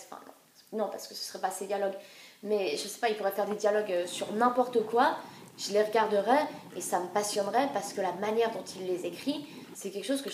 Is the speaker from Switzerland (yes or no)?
yes; Switzerland; c'est parce que je suis suisse